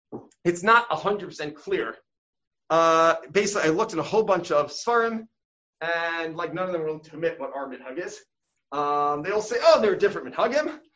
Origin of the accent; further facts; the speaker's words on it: Brooklyn, New York, United States; I grew up in Brooklyn. Anyone else here from Brooklyn?